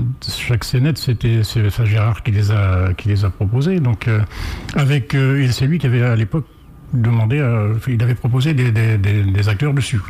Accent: Brittany, France; Oui, je suis. Je suis breton.

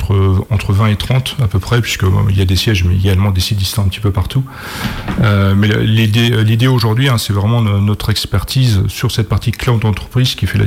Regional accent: Saint-Jean-de-Monts, Pays de la Loire, France; Alors aujourd'hui moi je suis originaire de Saint-Jean-de-Mont.

